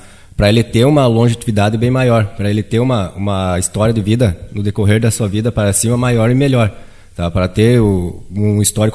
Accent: Panambi, Rio Grande do Sul, Brazil; also born or lived in Santa Maria; now in Iraí, Brazil; Não, eu sou natural de Panambi, né? Comecei meus estudos lá, decorrer fui morar em Santa Maria e depois voltei para Panambi e depois vim morar aqui em Iraí.

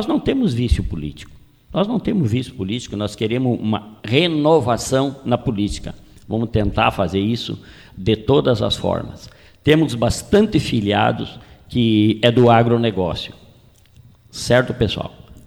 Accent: Palmitos, Santa Catarina, Brazil; do meu município, onde eu sou natural, de Palmitos

